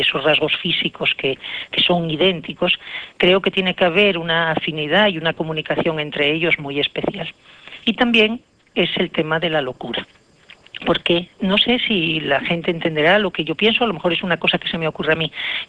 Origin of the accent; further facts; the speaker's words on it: Mieres, Asturias, Spain; born there; yo nací en Mieres del Camino, que es por donde transcurre desde León hasta Santiago el camino primitivo